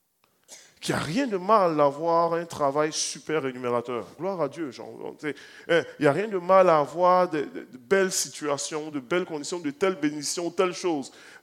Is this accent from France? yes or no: no; Côte d’Ivoire; Dans le pays d'où est-ce que moi je viens, en Côte d'Ivoire